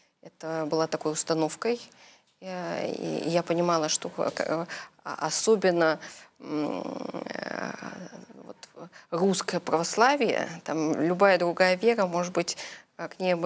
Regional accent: Germany; also born or lived in Russia; в 1988 году мы переехали в Германию. Я, можно сказать, там выросла, выучилась, успешно забыла русский язык. Что-то понимала, но уже очень плохо из акцентов говорила. Акцент у меня все еще присутствует

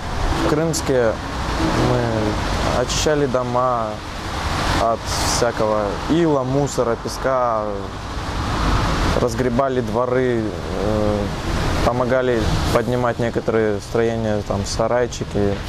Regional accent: Anapa, Krasnodar Krai, Russia; мне 16 лет. Я из Анапы, Краснодарского края.

